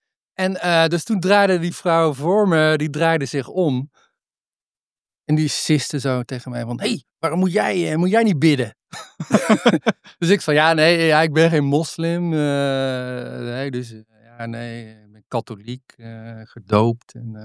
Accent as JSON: {"language": "Dutch", "country": "Netherlands", "said": "Want ik kom tenslotte uit Nederland en mijn land heeft de Amerikanen geholpen om de Taliban te proberen te..."}